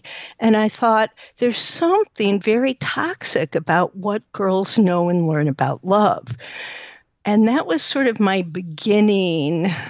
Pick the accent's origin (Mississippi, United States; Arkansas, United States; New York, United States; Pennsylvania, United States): New York, United States; now in Evanston, United States; I'm calling from Chicago, actually Evanston, Illinois.